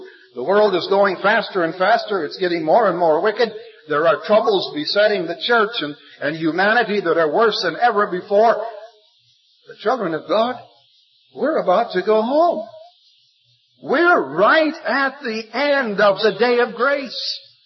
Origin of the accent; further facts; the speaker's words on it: Scotland, United Kingdom; being a Scotsman, I love a free newspaper in the morning